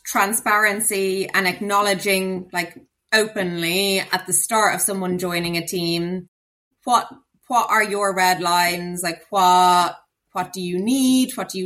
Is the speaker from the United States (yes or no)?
no; Ireland; I am Irish, I grew up in Ireland